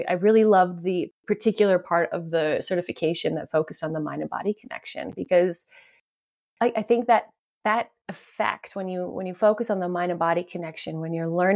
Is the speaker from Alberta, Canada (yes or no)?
yes; Edmonton, Alberta, Canada; So I'm from Edmonton, Alberta, Canada. So I'm a Canadian girl.